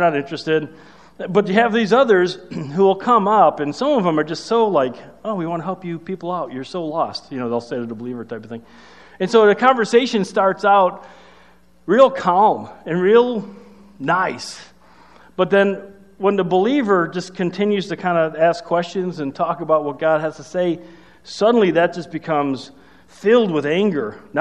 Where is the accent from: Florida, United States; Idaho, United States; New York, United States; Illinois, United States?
Illinois, United States; Chicago; You know, when I was growing up in Chicago, I went down to a Bears game